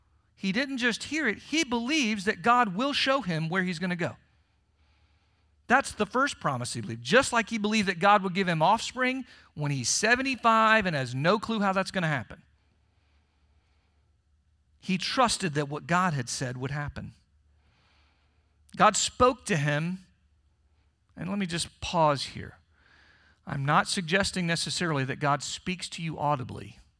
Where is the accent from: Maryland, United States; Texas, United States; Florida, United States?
Florida, United States; even as an Episcopalian kid growing up in South Florida